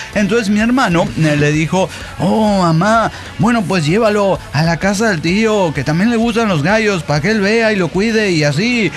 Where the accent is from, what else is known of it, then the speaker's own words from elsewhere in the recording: Acapulco, Guerrero, Mexico; Mire, mi infancia la viví en Acapulco